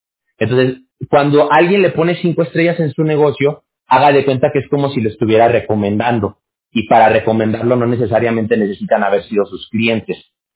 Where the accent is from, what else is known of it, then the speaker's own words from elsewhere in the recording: Mexico; yo que soy de México